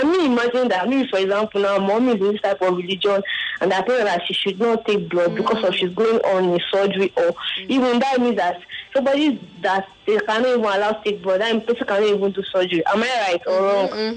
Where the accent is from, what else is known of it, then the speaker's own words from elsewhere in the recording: Ikorodu, Lagos, Nigeria; I'm from Ikorodu.